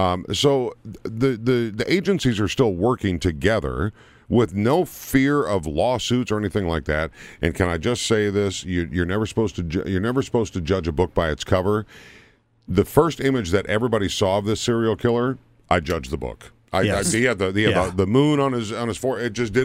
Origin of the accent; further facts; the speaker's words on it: Minnesota, United States; I'm from Minnesota.